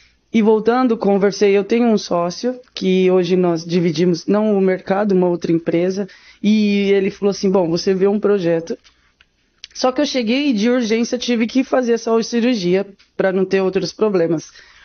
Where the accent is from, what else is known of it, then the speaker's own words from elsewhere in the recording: Rio de Janeiro, Brazil; born there; also born or lived in São Paulo; como eu nasci, na verdade, no Rio de Janeiro, mas fui, minha mãe é carioca, mas eu fui morar para São Paulo.